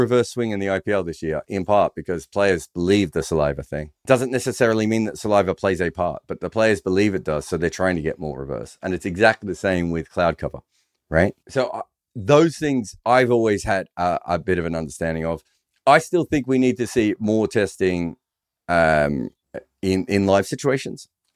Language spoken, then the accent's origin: English; Melbourne, Victoria, Australia; I grew up in Melbourne and there wasn't always clouds and the ball used to swing around corners